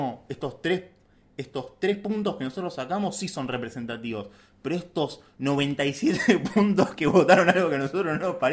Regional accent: Argentina; somos todos los argentinos y las argentinas.

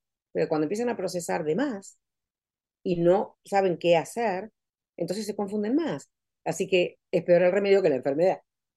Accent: Argentina; Vengo de Argentina, que es un país de no solo de libertad, sino de libertinaje bastante importante, sin ofender a los argentinos, yo soy argentina y muy honrada de serlo

